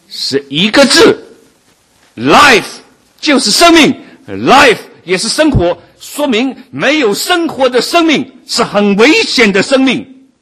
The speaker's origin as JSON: {"language": "Chinese", "country": "China", "said": "我们中国人都比较谦虚，我们都说自己不行。"}